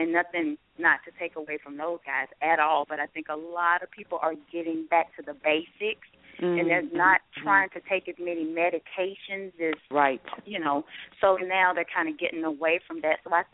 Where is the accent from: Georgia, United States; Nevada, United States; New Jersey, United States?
Georgia, United States; Atlanta; Yes, but actually I was born and raised here in Atlanta, went to school a few times far away, and then came right back.